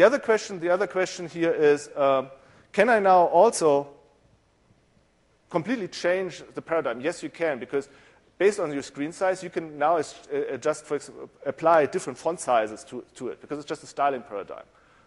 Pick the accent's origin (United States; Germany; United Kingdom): Germany; accent: German; English is a second language; Since you might hear from my accent, I'm German in background, I love this feature because words always tend to be so wonderfully long.